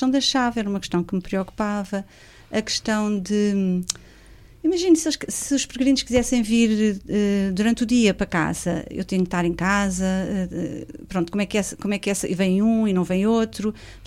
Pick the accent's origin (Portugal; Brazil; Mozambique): Portugal; O que é que isso diria de nós como cristãos e como portugueses, não é?